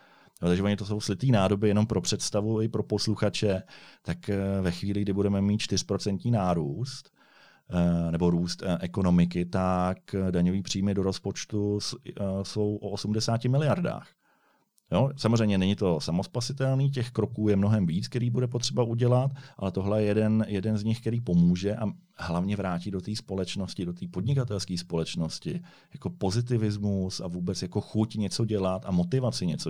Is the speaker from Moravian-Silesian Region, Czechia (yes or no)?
no; Karlovy Vary Region, Czechia; Třeba, já jsem z Karlovarského kraje, takže nás tam trápí D6.